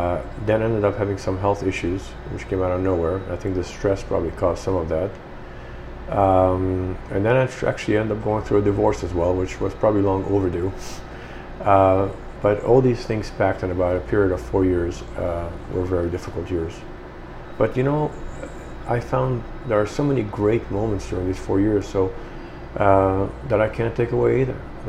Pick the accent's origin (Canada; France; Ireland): France; we came out of nowhere being Lebanese, growing up in France, and people give us a chance.